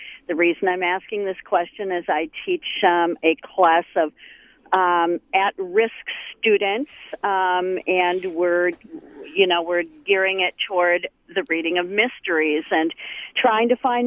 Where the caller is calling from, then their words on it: Eau Claire, Wisconsin, United States; I'm calling from Eau Claire, but that is of no consequence, truly.